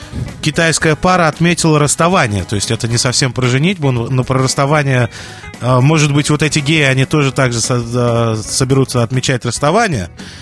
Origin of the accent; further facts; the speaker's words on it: Boston, Massachusetts, United States; теперь не будут нас из Массачусетса так сильно подкалывать, потому что где не говоришь, ты откуда, я из Бостона.